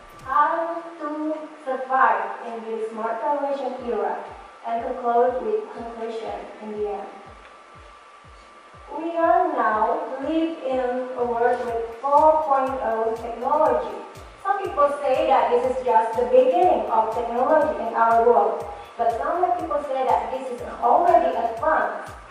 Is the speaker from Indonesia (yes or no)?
yes; Indonesia; English is a second language; I am from Indonesia.